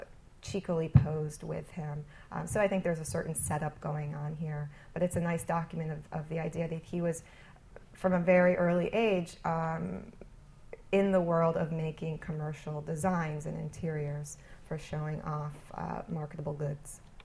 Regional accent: Midwest, United States; I grew up in the Midwest, and I remember Horns when I was a kid.

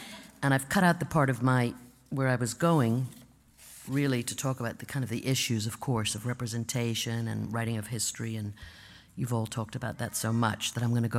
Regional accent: South Africa; Growing up in South Africa in the late 50s and early 60s, the radio was one of the few connections we had to the outside world.

